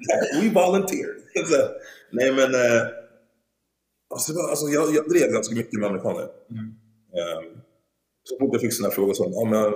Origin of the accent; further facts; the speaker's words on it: Sweden; men jag är från Sverige.